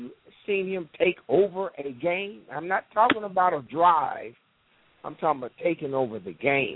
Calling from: Dayton, Ohio, United States; I'm from Dayton, Ohio.

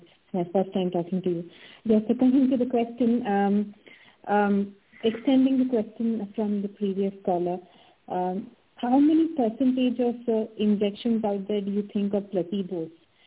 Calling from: Munich, Bavaria, Germany; I'm calling in from Munich, Germany.

